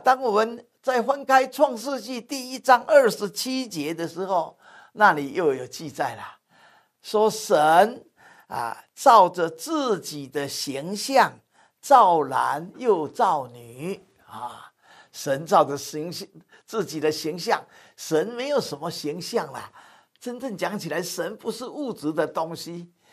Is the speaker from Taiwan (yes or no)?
no; China; 我们中国人在起名字的时候啊，我们也晓得啊